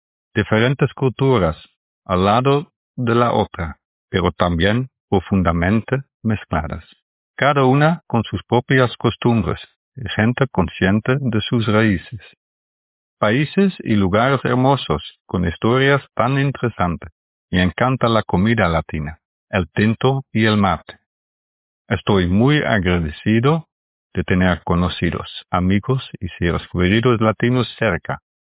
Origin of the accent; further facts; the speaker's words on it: Rotterdam, South Holland, Netherlands; Spanish is a second language; un holandés que vive en Rotterdam, Países Bajos.